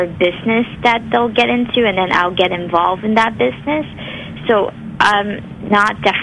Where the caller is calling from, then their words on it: Brooklyn, New York, United States; I'm calling from Brooklyn, New York.